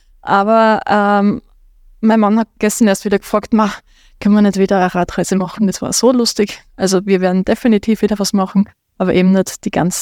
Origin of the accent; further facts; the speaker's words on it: Premstätten, Styria, Austria; Ich komme aus Bremstetten, südlich von Graz.